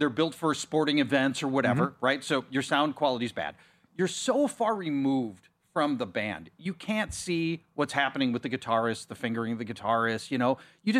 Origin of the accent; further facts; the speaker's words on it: Minneapolis, Minnesota, United States; I grew up in Minneapolis. … played all the time.